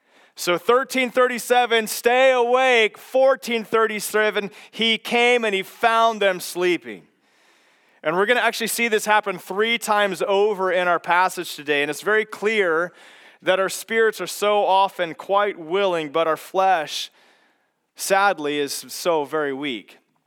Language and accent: English; Kansas, United States; having to drive home to my hometown on Highway 56 in the middle of Kansas, where there's nothing, by the way.